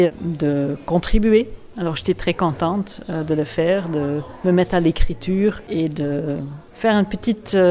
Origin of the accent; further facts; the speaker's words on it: Flanders, Belgium; French is a second language; La difficulté, peut-être, pour moi, c'est l'écriture en français. Moi, c'est pas ma première langue. Je suis d'origine belge flamande.